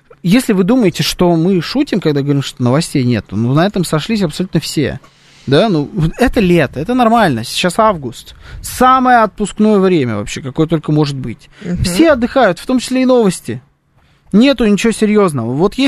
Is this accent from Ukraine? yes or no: no; Minsk, Belarus; я из Минска.